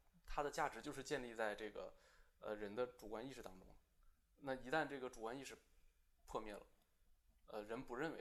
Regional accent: Daqing, Heilongjiang, China; 这个我也是东北人。我们那边呢，大庆这个地方是一个教育确实比较强的地方

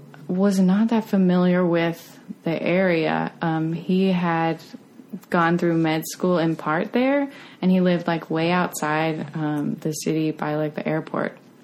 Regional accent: Pennsylvania, United States; Yeah, I say I'm from Pittsburgh, which is sort of true, depending on how far away I am. I grew up like an hour north.

